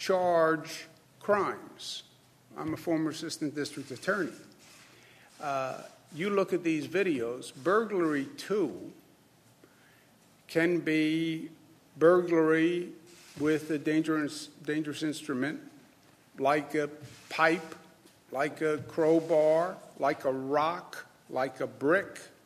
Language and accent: English; New York, United States; It's not because I'm from New York.